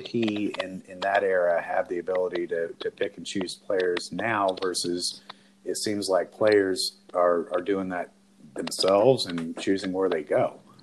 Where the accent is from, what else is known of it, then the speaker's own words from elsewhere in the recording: Indiana, United States; Well, and I am being from Indiana, and not just from Indiana, but the farm my parents live on right now.